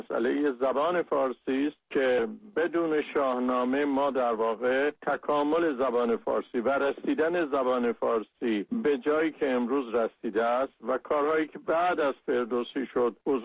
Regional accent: Iran; ما که ایرانی هستیم

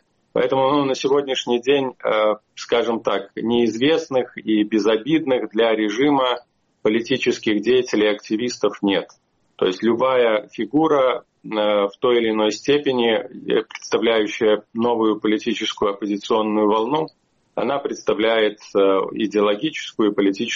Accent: Belarus; будучи белорусом, против российских сепаратистов

